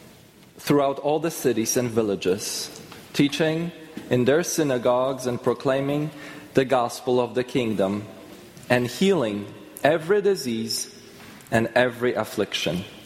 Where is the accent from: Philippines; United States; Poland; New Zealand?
Poland; I'm almost 40 years old, will be in a few years. So it's been 20 years that I've been in this country, which became also my home country. But growing up in Poland